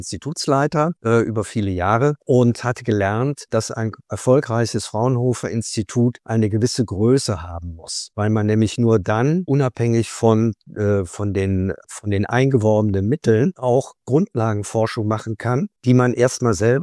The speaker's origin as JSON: {"language": "German", "town": "Bonn", "region": "North Rhine-Westphalia", "country": "Germany", "tie": "born or raised there", "said": "ich bin in Bonn geboren und dort auch aufgewachsen, mitten in der Stadt, also Jahrgang 1949 bin ich."}